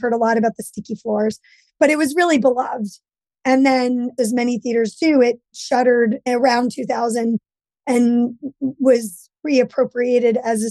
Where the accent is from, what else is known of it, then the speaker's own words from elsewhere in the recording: New York City, New York, United States; And I grew up in New York City and watched everything that I loved about New York pretty much go away.